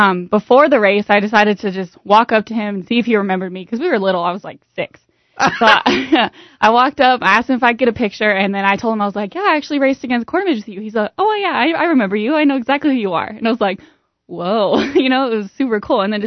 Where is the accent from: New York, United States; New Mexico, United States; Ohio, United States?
New Mexico, United States; he was from Arizona and I was from New Mexico.